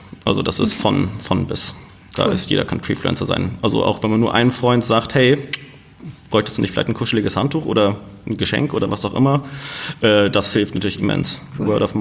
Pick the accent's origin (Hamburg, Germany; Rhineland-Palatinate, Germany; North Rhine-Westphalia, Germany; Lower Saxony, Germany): Hamburg, Germany; Als Hamburger weiß man das ja nicht.